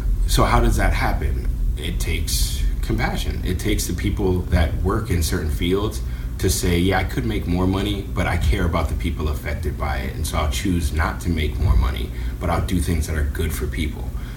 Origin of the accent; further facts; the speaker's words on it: Washington, District of Columbia, United States; now in Brooklyn, United States; I'm originally from Washington, D.C. I've been living in Brooklyn since the beginning of 2008